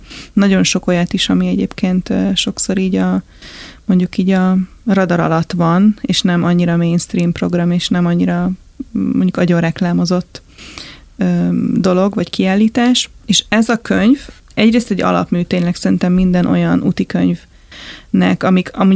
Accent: Budapest, Hungary; nekem is rengeteg olyan hely van Budapesten, hiába itt nőttem fel, és itt éltem majdnem egész életemben

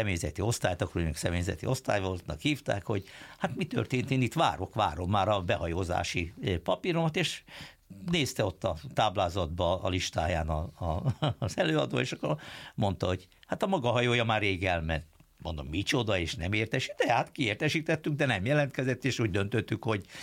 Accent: Budapest, Hungary; mint budapesti tőzsgyökeres budai

